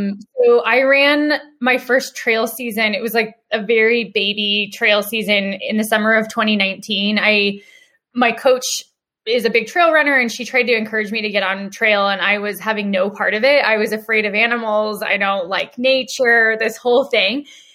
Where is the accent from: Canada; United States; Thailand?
United States; Denver, Colorado; Like literally, so I'm a born and raised native Coloradoan. I'm from Denver.